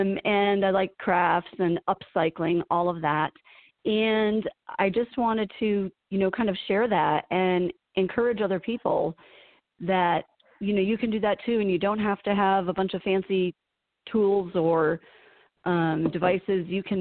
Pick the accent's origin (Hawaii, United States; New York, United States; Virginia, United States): New York, United States; But I'm originally from New York State, and Etsy's based in New York